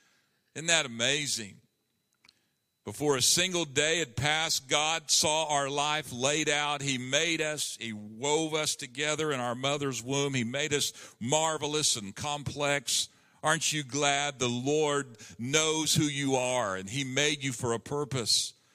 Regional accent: Enid, Oklahoma, United States; also born or lived in Garber, United States; It is not a coincidence that I was born in Enid in 1961, that I lived in Garber for the first 2.5 years, Garber, Oklahoma. That on the day President Kennedy was assassinated in November of 1963, we were moving to Enid

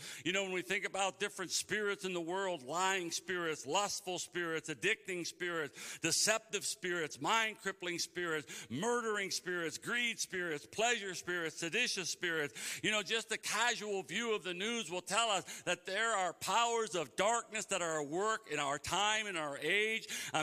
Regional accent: Cleveland, Ohio, United States; I'm from Cleveland, Ohio, and that's where the Rock and Roll Hall of Fame is

